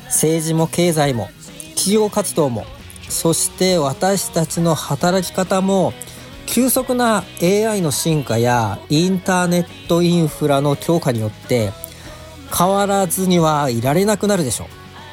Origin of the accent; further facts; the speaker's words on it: Nagaoka, Niigata, Japan; 長岡生まれ長岡育ちで、コルガダオの Web3 おじさん、